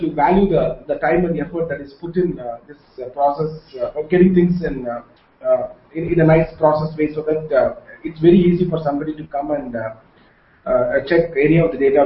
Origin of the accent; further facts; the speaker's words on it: Sivakasi, Tamil Nadu, India; also born or lived in Bangalore; I was born in Shivakasi, but did my first initial education in Bangalore and then moved to Shivakasi again. And I studied in Tamil medium, switched on again to Bangalore because my father was working in Bangalore and my mother was working in Shivakasi.